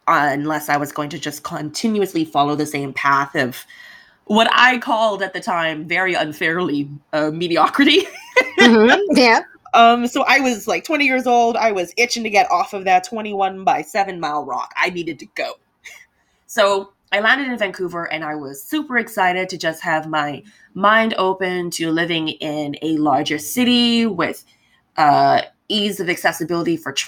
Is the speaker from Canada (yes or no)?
no; Bahamas; It's been really weird because that's not something that's very prevalent growing up in the Bahamas.